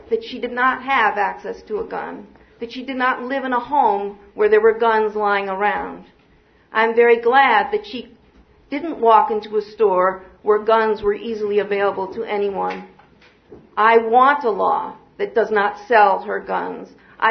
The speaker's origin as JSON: {"language": "English", "town": "Ithaca", "region": "New York", "country": "United States", "tie": "born or raised there", "said": "I was born in Ithaca, New York, and have lived here most of my life."}